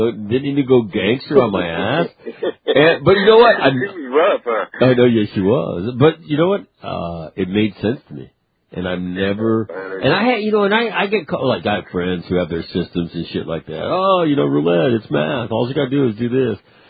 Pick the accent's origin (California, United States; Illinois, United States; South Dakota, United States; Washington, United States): California, United States; Sacramento; born or raised there